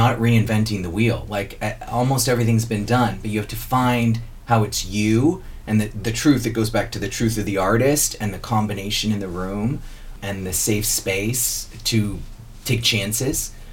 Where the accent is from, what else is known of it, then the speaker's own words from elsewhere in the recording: United States; I'm from America, so I'm like, faith.